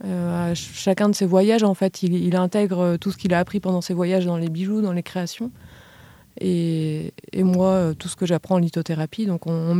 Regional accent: Brittany, France; moi je suis de Bretagne

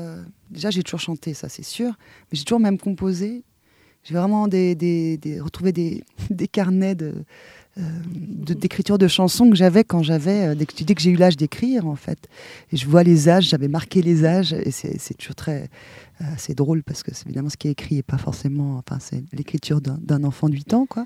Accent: Switzerland; moved away as an adult; now in France; moi je viens de Suisse. Je suis partie à Paris il y a maintenant longtemps. Je suis arrivée à Paris en 2008 et je vis dans les environs de Paris maintenant, mais en fait depuis je ne suis pas retournée en Suisse et je suis plutôt dans le 77.

